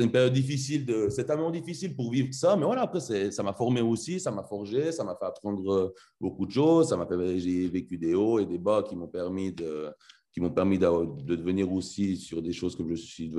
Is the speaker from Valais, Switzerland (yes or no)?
yes; Martigny, Valais, Switzerland; born there; Bon, je suis né à Martigny, en Valais, c'est une petite ville.